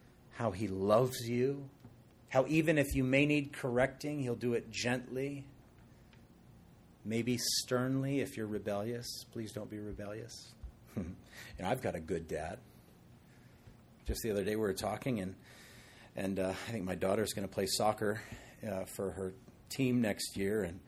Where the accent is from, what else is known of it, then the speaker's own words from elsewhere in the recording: Wahiawa, Hawaii, United States; born there; No, I was born in Wahiwa.